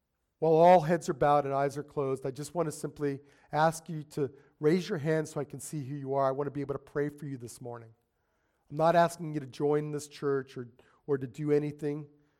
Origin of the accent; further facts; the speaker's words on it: Las Vegas, Nevada, United States; Listen, at that point in my life, growing up in Sin City, my life was a mess.